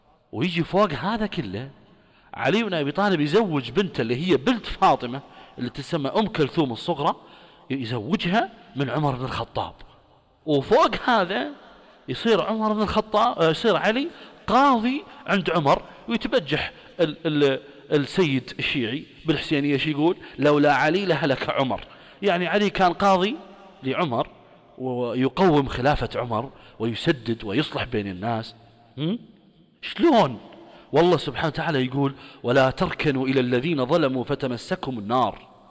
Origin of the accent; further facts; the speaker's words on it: Iraq; أنا رجل عراقي وإحنا من العراق يا أخي